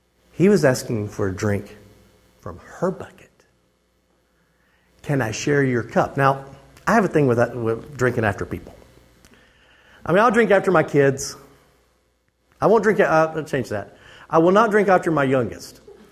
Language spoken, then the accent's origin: English; Arkansas, United States; I mean, vaguely in my mind, do I remember growing up in Arkansas, seeing the old pictures of this.